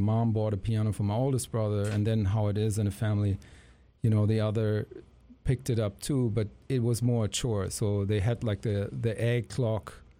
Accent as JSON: {"language": "English", "country": "Germany", "said": "No, I'm from Germany. I'm about maybe like 400 miles from there."}